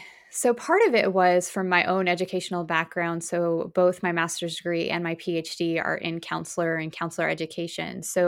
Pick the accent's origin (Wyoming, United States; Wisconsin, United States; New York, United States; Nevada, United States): Wyoming, United States; now in Virginia, United States; I grew up in Wyoming in the United States, and I now live in Virginia.